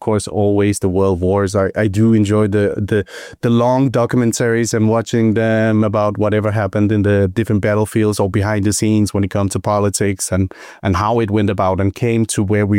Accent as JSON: {"language": "English", "country": "Denmark", "said": "I come from Denmark myself, so I worked a bit there as well."}